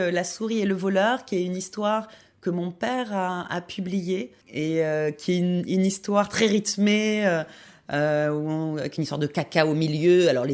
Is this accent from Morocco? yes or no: no; Avignon, Provence-Alpes-Côte d'Azur, France; mon père est plutôt du côté d'Avignon, ben, là où j'ai grandi.